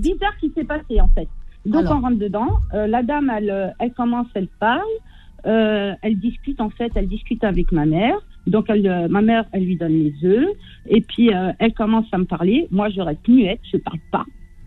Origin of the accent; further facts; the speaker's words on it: Kabylie, Algeria; Je sais qu'on va pas chez nous en Kabylie.